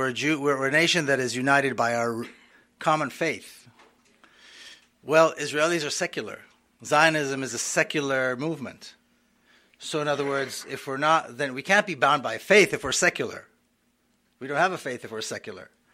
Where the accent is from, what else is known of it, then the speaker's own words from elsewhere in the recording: Palestine; Because I was born and raised in Palestine.